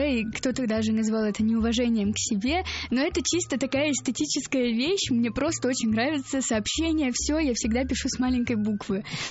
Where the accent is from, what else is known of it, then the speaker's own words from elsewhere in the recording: Podolsk, Moscow Oblast, Russia; Свой путь начинала в родном городе, в маленьком Подольске.